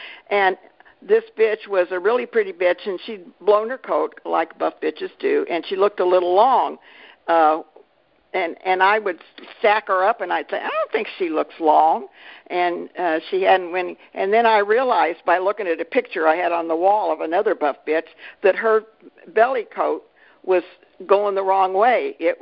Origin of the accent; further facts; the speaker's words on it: California, United States; I'm from California, and I went to shows with people.